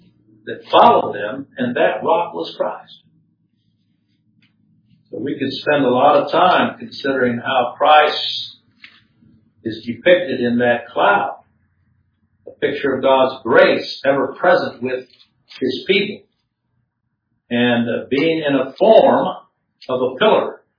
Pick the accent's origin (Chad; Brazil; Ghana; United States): Chad; And certainly, where I grew up in Chad, it could be 140 degrees during the day, and at night, drop down to 55 degrees